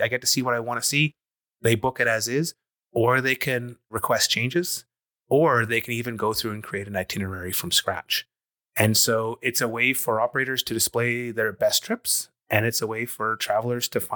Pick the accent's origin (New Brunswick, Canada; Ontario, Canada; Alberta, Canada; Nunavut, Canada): Alberta, Canada; Calgary; growing up in Calgary and then, you know, working in tech in the dot-com boom, then coming back to Calgary